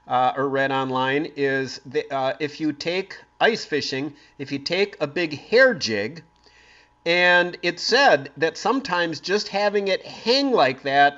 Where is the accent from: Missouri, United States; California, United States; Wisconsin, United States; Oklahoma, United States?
Wisconsin, United States; Green Bay; You know I grew up in Green Bay, of course, and graduated in 76 from Green Bay Preble up there, but I grew up reading Dave Otto in the Green Bay Press Gazette.